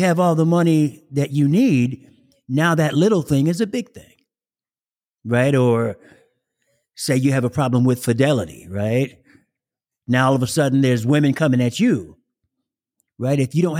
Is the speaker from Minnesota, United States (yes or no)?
no; Columbus, Ohio, United States; born there; also born or lived in Hawaii; And I was born in Columbus, Ohio.